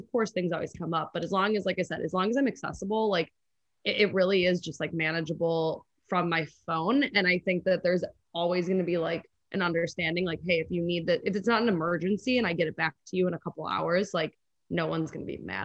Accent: Chicago, Illinois, United States; also born or lived in Los Angeles; I'm from Chicago. So I always like booking Chicago trips

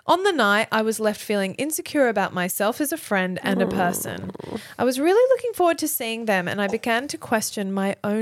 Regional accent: Thailand; I grew up in Thailand.

